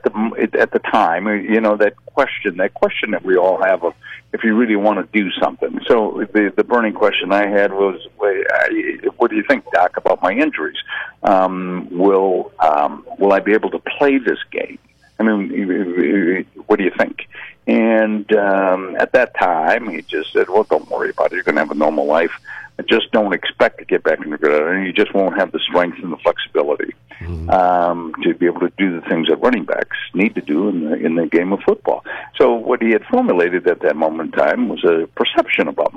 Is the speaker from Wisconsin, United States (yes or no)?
yes; Wisconsin, United States; the draft came through my hometown, and that was Wisconsin, you know, and that was it.